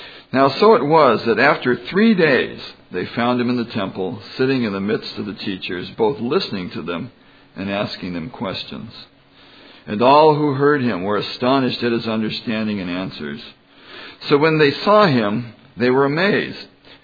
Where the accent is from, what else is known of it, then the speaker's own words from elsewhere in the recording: California, United States; I'm originally from California, West Coaster.